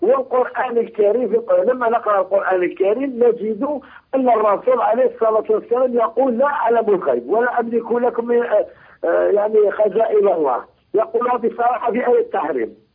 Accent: Algeria; من الجزائر قلت لك

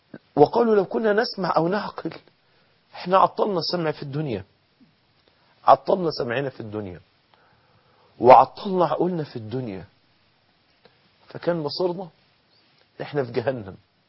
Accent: Mansoura, Dakahlia, Egypt; وتدور الأيام ويبقى في كارثة عندنا في المنصورة، مصيبة في المنصورة

